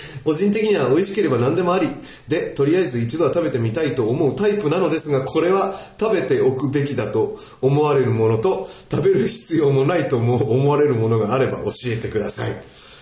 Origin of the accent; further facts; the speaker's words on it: Wakayama, Japan; ちなみに私の出身地である、和歌山県南部は梅の産地なのですが